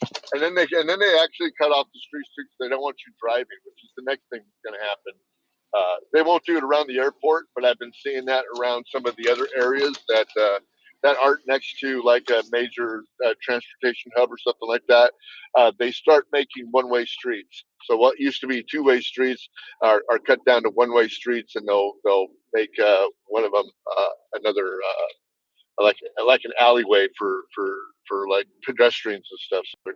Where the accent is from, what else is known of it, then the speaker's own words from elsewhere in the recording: San Jose, California, United States; When I grew up in San Jose, where I grew up at, everything was just kind of spread out.